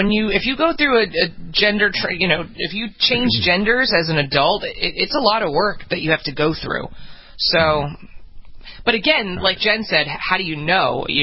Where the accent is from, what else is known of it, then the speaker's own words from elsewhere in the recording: New York, United States; This is only going to apply, I can tell you right now as a New Yorker, this is only going to apply to people who live in Williamsburg, Brooklyn.